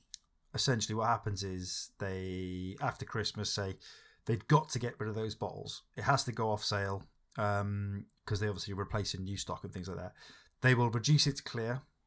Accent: Wales, United Kingdom; I'm Welsh.

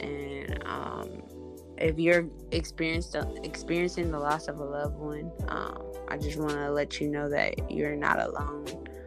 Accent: the South, United States; especially growing up in the South.

